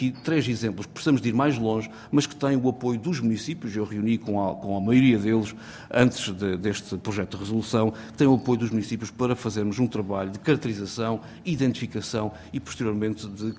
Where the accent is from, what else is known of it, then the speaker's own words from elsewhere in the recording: Lagos, Algarve, Portugal; eu sou natural de Lagos, uma zona muito bonita na Ribeira de Bensafrim